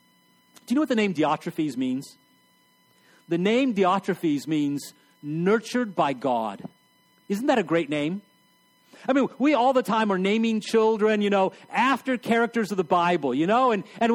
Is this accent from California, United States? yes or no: no; El Paso, Texas, United States; I'm from West Texas, okay? I'm from El Paso, Texas. I know nothingness. Okay, I know vast expanses, hundreds of miles of nothingness.